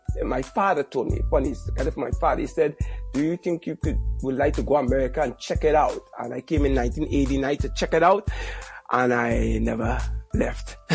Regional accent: Trinidad & Tobago; accent: Trinidad dialect; I'm from Trinidad. It's a Caribbean island, and it's the most southern Caribbean island. It's the island next to Venezuela.

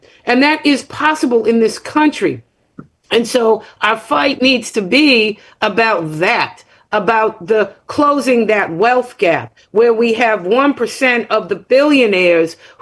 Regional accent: United States; And, you know, I'm from here. I was born and raised here. I'm an American.

